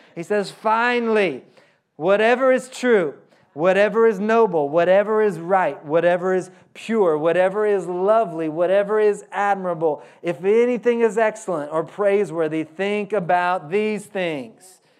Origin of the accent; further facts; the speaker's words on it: Oklahoma, United States; I'm from Oklahoma, so stinking and thinking don't have a G.